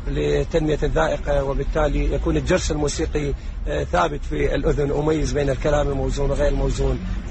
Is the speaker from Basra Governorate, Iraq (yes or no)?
no; Baghdad, Baghdad Governorate, Iraq; born there; أنا من مواليد بغداد عام 1956، من مواليد 56. أنا من عائلة في داخلها تناقضات ثقافية كبيرة، حيث كان والدي شيوعيا نقابيا، أما والدتي فكانت ذات اتجاه ديني،